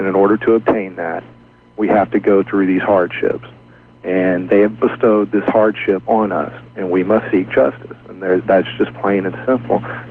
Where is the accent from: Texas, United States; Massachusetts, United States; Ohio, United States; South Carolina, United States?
Texas, United States; I'm from Texas, and I'm just amazed at the people that's calling in tonight.